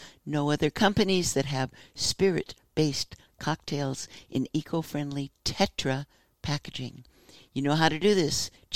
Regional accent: Missouri, United States; From Southeast Missouri. We can play that game.

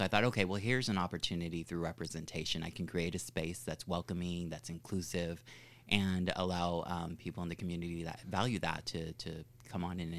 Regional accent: Modesto, California, United States; I was born in Modesto, California, so I'm a native California.

